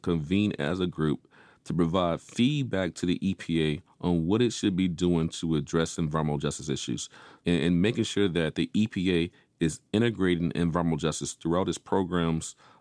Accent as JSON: {"language": "English", "town": "Vicksburg", "region": "Mississippi", "country": "United States", "tie": "born or raised there", "said": "where I grew up in Vicksburg, Mississippi, we live near a highway."}